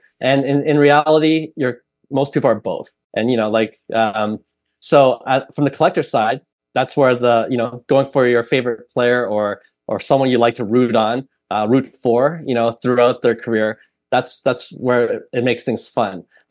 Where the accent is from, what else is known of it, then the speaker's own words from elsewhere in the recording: Sacramento, California, United States; I grew up in Sacramento. I'm only going to collect Sacramento Kings players.